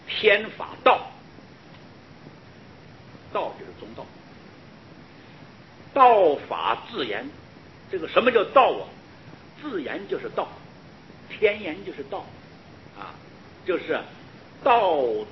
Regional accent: Taiwan; now in United States; 你不要介绍，说我是台湾来的，你问他，你猜猜我是哪里来的，他说你是台湾来的。

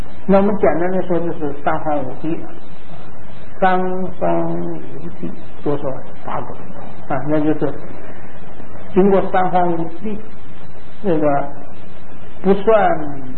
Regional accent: Beijing, China; 我们北方叫鸡子，这个人念我们土话的啊。鸡子就是鸡蛋的意思。尤其咱们北京人啊，天津人啊，都说鸡子。

